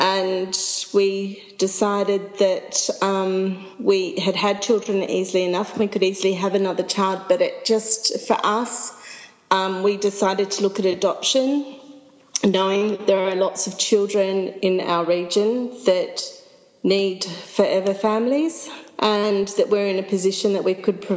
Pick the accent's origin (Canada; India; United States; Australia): Australia; decided that being Australian, it would be too difficult. We're back living in Australia at that time